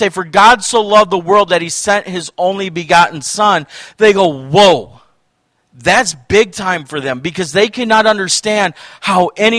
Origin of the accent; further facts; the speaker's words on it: Wisconsin, United States; I'm a pastor from Wisconsin.